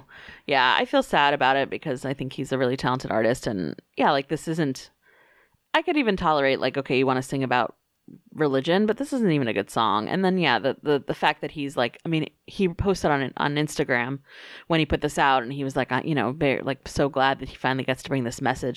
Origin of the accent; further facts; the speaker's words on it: the South, United States; growing up in the Bible Belt, but coming from like a family that was Catholic, part Catholic